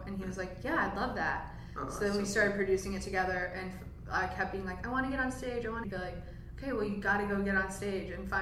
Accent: Aspen, Colorado, United States; I grew up in Aspen, Colorado, and it was kind of like a bubble of, you know, mayhem

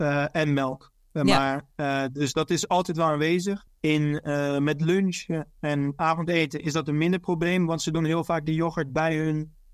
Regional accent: Netherlands; als wij als Nederlanders naar een land gaan waar het lekker weer is

